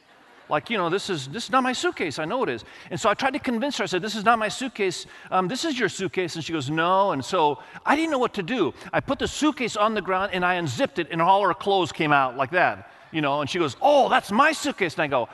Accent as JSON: {"language": "English", "country": "Indonesia", "tie": "born or raised there", "moved": "as an adult", "said": "I grew up in Indonesia until I was almost 20 years of age, even though my parents were with me. I mean, there were Muslims all around me and there were some Christians all around us."}